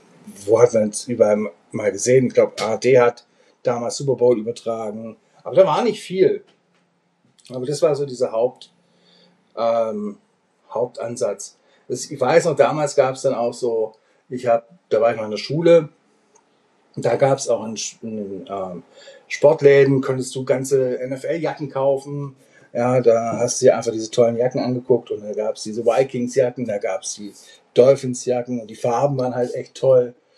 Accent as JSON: {"language": "German", "region": "Lower Saxony", "country": "Germany", "tie": "born there", "also_born_or_lived": "Schwäbisch Gmünd", "said": "Ja, eigentlich aus Deutschland. Aus der Nähe von Hannover und zwar am Steinhuder Meer."}